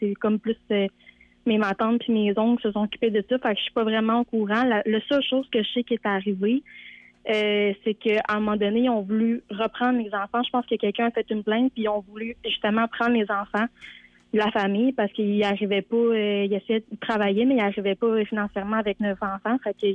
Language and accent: French; Quebec, Canada; Moi, je viens de l'Abitibi